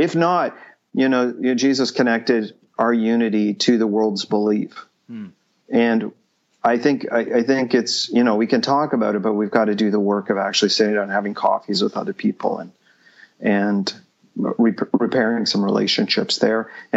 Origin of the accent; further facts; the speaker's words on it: Canada; my company moved me here and I'm working here for a few years. But I'm here. I'm a Canadian citizen.